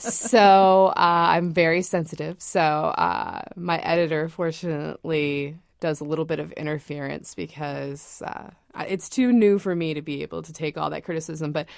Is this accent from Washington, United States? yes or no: no; Detroit, Michigan, United States; I am from Detroit, And I was, let's see, 6 years old when the Detroit Tigers won the World Series in 84.